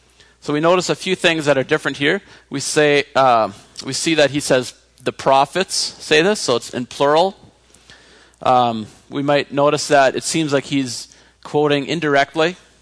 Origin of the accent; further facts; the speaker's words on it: Blumenort, Manitoba, Canada; I'm from Blumenort, I should just say that. But so if you're from Blumenort, I'm not trying to offend you. I'm just picking on my own town.